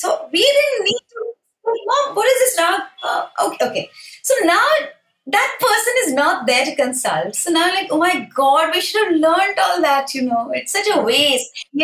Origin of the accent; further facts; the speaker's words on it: India; English is a second language; we are from India and we are doing what we've known since childhood